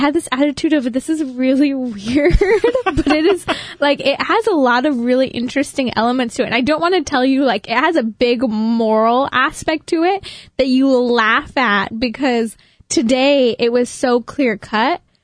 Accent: Lake Arrowhead, California, United States; I grew up in Lake Arrowhead.

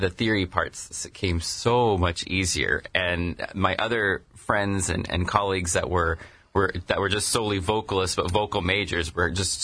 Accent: Azusa, California, United States; I grew up in Azusa, which is in the San Gabriel Valley in the L.A. area. So I'm an L.A. native.

